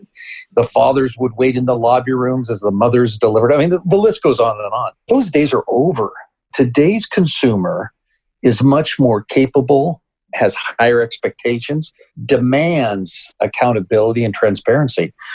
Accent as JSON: {"language": "English", "country": "Canada", "said": "I'm originally from Canada. So I've lived through socialized medicine. I spent a couple of years of my life in South America and Peru"}